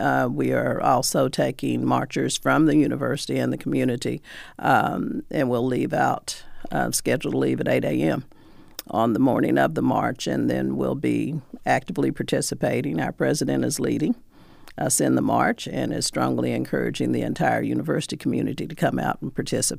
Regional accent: West Virginia, United States; I'm a native of West Virginia. That's my home state.

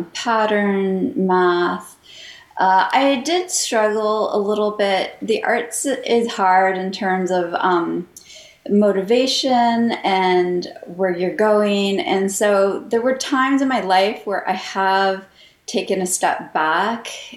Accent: Guelph, Ontario, Canada; born there; So I was born in Guelph in Canada, which is about an hour and a half away from Toronto, depending on traffic.

